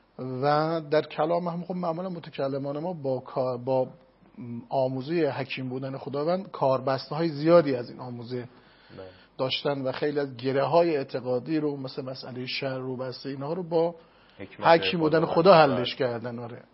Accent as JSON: {"language": "Persian", "town": "Rafsanjan", "region": "Kerman", "country": "Iran", "tie": "born or raised there", "said": "بعد از فارغ التحصیل از سطح 4 به شهر خودمون رفسنجان مهاجرت کردیم. بله، بازگشتیم به شهر خودمون"}